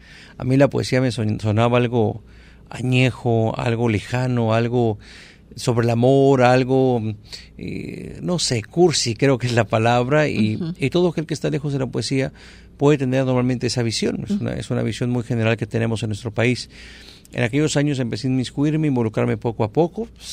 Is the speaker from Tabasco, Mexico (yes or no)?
no; Puerto Vallarta, Jalisco, Mexico; born there; also born or lived in Monterrey / Guadalajara; Lo empecé a escribir en Guadalajara, nací aquí en Vallarta, fui a Monterrey a estudiar, después me fui a Guadalajara, viví un poquito aquí y otro poquito allá